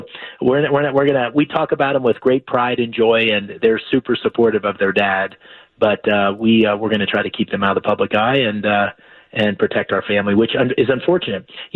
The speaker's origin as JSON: {"language": "English", "region": "Pennsylvania", "country": "United States", "tie": "born or raised there", "said": "I grew up in Pennsylvania. I am seventh generation. My mom and dad live in Harrisburg."}